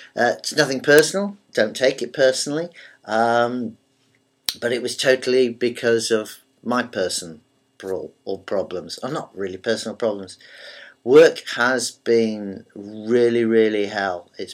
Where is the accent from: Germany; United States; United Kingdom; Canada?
United Kingdom; England; And because I'm English, I thought, well, I won't argue.